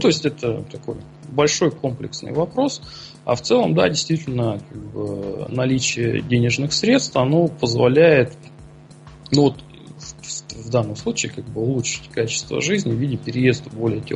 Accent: Kurgan, Kurgan Oblast, Russia; Я сам родом из Кургана, да, и достаточно долго там жил.

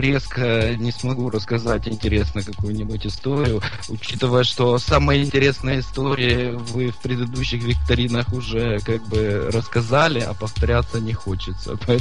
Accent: Ukraine; Я из Украины.

